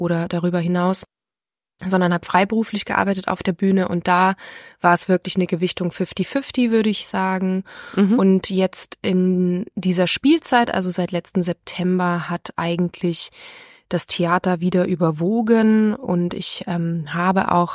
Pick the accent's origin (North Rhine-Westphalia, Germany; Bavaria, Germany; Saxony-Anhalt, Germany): Bavaria, Germany; now in Hildesheim, Germany; lebe in Hildesheim, bin gebürtige Bayerin, komme aus der Nähe von Rosenheim